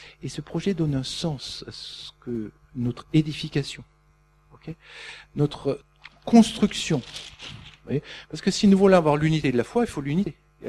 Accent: France; en tant que Français, on n'est pas bien équipé pour répondre

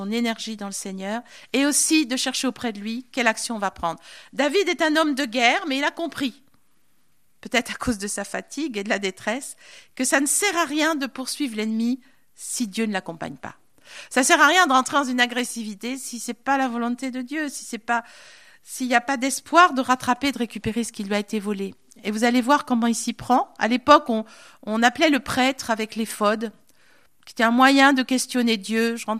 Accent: France; parce qu'on est français. En bon français, il faut qu'on râle quand même.

